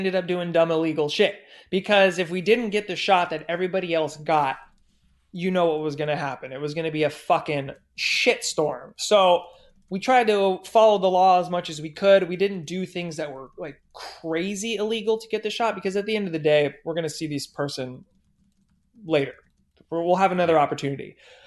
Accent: San Diego, California, United States; he's from my hometown in San Diego.

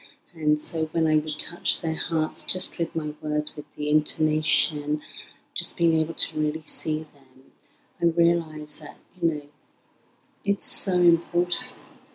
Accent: London, United Kingdom; So I'm from London in the UK.

